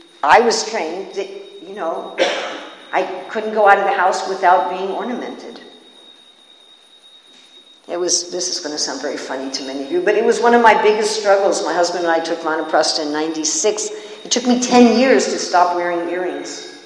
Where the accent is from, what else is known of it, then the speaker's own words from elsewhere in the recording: New York, United States; I mean, I'm from New York, where we have what we call very short pause times.